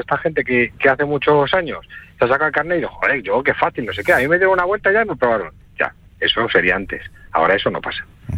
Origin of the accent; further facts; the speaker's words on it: Madrid, Community of Madrid, Spain; yo soy de Madrid y yo he trabajado 20 años allí en la hostelería.